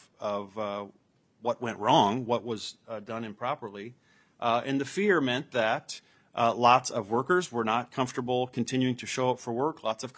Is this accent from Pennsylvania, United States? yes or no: no; St. Cloud, Minnesota, United States; But I would also note I come from the St. Cloud area, as many of you know.